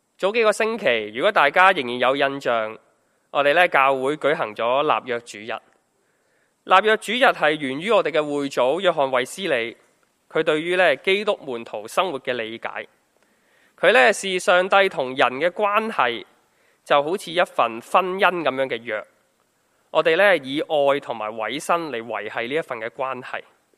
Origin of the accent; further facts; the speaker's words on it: Hong Kong; 我们是生活在香港的人，生活在这个地方